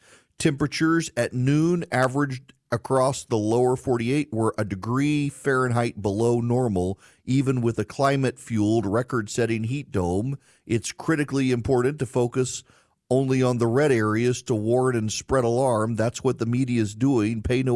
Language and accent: English; Dubai, United Arab Emirates; also born or lived in Louisiana, United States; I grew up in the Middle East. It was hot in the summer.